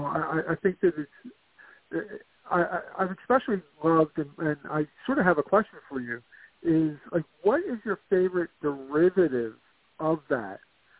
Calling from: Philadelphia, Pennsylvania, United States; Hey, Simon, it's … calling from Philadelphia.

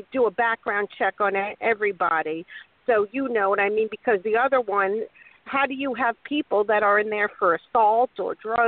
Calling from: Florida, United States; from Florida.

